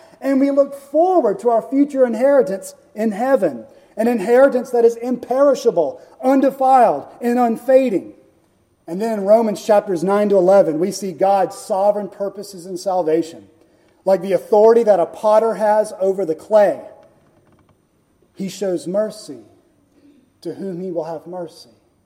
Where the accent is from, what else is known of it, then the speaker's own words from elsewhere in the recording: the South, United States; Because I grew up in the South. I know 6 out of 10 people in your neighborhood will call themselves a Christian.